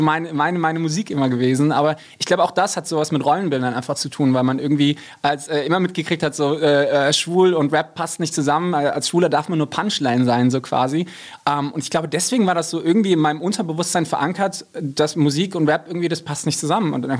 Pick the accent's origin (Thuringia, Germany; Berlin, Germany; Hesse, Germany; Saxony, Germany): Hesse, Germany; born there; ich sage immer im siebten Kreis der Hölle, aber tatsächlich so im Rhein-Main-Gebiet.